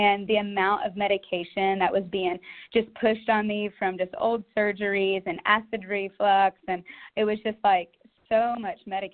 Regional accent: Oklahoma, United States; Yeah, no, for like food-wise, because we are both from Oklahoma, so sweet tea was all in moderation

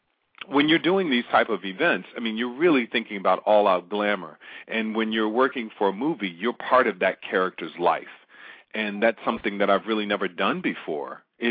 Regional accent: Chicago, Illinois, United States; moved away as an adult; when I was 17 years old. I fell on my tail within the 3 months that I moved here. I moved back to Chicago. I'm from Chicago.

